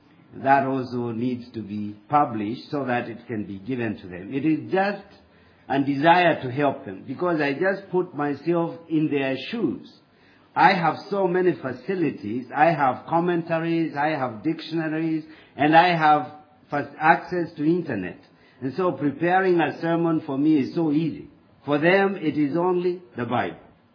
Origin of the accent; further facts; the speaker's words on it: Kenya; English is a second language; I come from Africa, from Kenya, but I haven't come to tell you African stories.